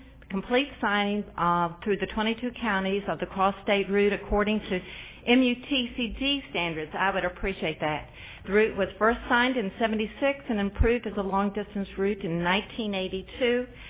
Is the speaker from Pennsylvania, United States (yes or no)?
no; Roanoke, Virginia, United States; from Roanoke, Virginia, and you've seen me before.